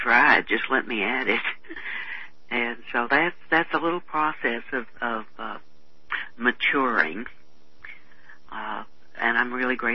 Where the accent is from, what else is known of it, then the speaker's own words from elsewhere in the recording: Texas, United States; Good Lord, yeah, I grew up in Texas.